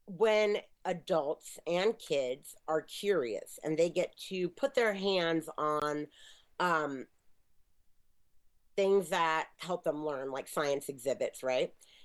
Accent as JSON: {"language": "English", "region": "California", "country": "United States", "said": "I'm from the Bay Area, where we have like the Exploratorium and Children's Museum"}